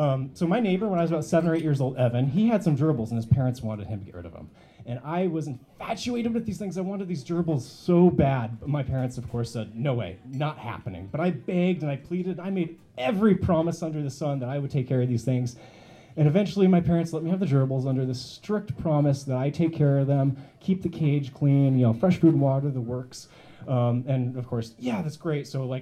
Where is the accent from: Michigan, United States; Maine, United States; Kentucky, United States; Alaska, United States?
Alaska, United States; Nikiski; So I don't have a single story tonight, but I was raised out in Nikiski, so I have some tidbits I kind of hope you find interesting.